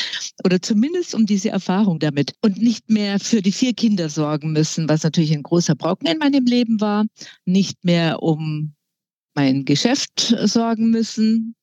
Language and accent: German; Munich, Bavaria, Germany; born there; Ich bin in München geboren, wohne immer noch hier.